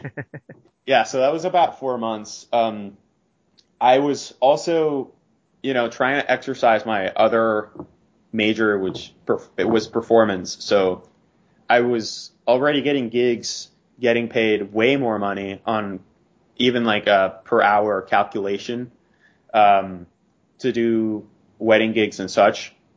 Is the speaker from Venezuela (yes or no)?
yes; Venezuela; I grew up in Venezuela, so I had sort of connections with the Latin scene and the Latin alternative scene.